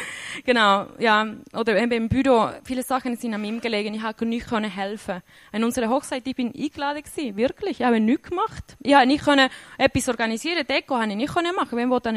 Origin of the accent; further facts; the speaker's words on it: Switzerland; Heimweh, aber eher als Schweizer, wie geht mit dem um?